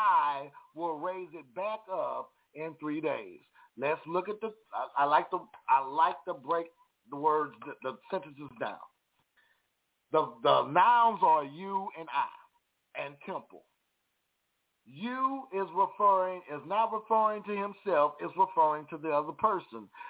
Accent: Houston, Texas, United States; If you move to Houston, I'm from Houston, praise God.

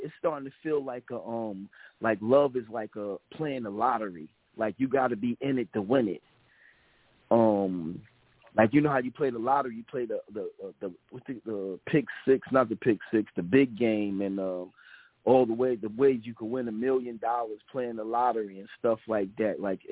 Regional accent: Paterson, New Jersey, United States; I'm from Patterson. He was the king of Newark. I was the king of Patterson.

